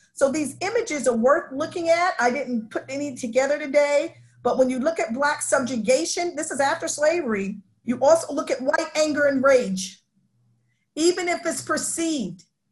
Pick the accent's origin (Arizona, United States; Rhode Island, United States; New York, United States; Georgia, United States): New York, United States; See, I'm from New York, so there's civil war in the house sometimes, okay?